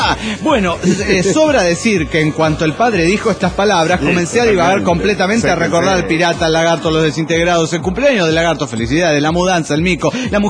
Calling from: Parral, Chihuahua, Mexico; reportándome desde Parral, Chihuahua.

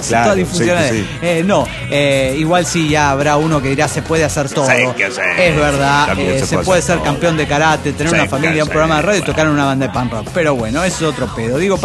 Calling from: Córdoba, Argentina; de Córdoba, Argentina.

